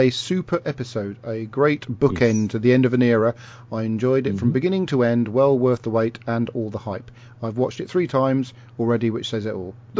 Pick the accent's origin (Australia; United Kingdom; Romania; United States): United Kingdom; Cromer, East of England; Lovely having this connection with my hometown.